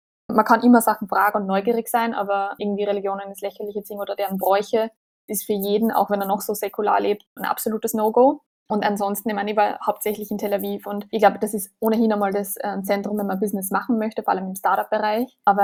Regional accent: Austria; das können wir als Österreicher gar nicht

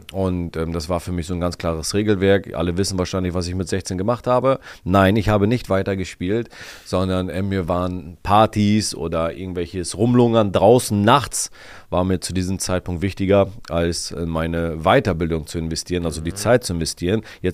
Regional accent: Damme, Lower Saxony, Germany; bin ich in Damme geboren, 92 und bin ziemlich bescheiden aufgewachsen.

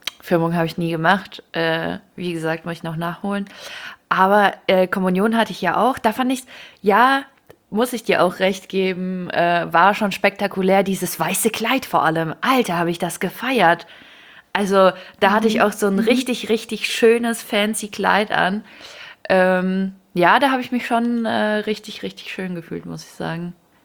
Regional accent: Ukraine; now in Germany; ich komme aus der Ukraine.

